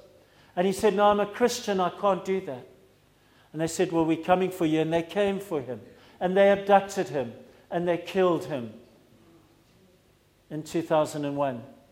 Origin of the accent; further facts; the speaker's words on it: Harare, Zimbabwe; I was from Salisbury, Harare in those days